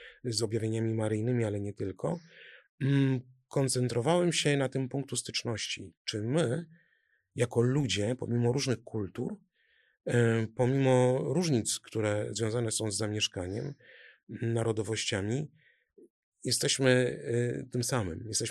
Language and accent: Polish; Szczytno, Warmian-Masurian Voivodeship, Poland; born there; ja jako Mazur urodzony w Szczytnie, a mieszkający na Warmii, związany z Warią